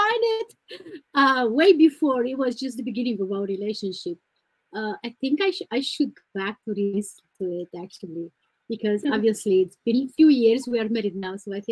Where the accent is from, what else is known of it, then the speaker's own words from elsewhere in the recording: Transylvania, Romania; as we are both born and raised in Transylvania, but lived in so many different countries